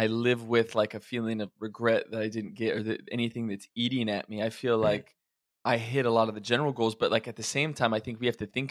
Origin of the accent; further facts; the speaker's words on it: Oregon, United States; also born or lived in Idaho; I mean, I grew up, a lot of my childhood was in Oregon and Idaho